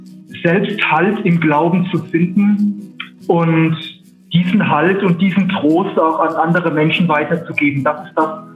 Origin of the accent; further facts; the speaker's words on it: Odenwald, Germany; nach Hause zu fahren, dort wo ich herkomme, in den Odenwald